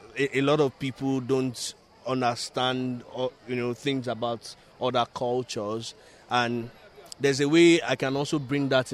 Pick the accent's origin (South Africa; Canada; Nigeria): Nigeria; I'm from the Federal Republic of Nigeria, or Nigeria.